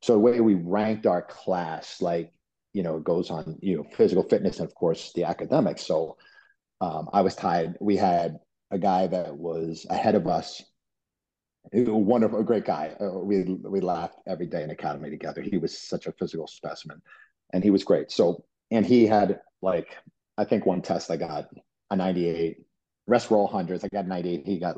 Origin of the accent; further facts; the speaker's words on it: Wappingers Falls, New York, United States; So I ended up coming right back to where I'm born and raised in Wapinders Falls, New York.